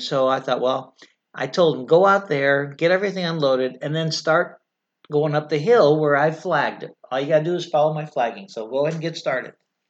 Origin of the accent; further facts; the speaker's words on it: California, United States; You know, I'm female, I'm from California, and I'm driving this tricked out truck.